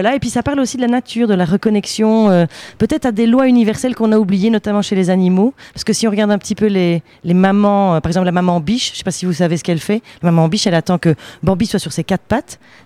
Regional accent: Belgium; Ah bah évidemment, puisque je suis belge.

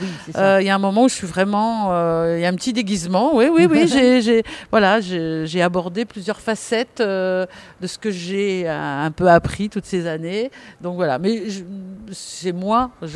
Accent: Normandy, France; parce que je suis normande

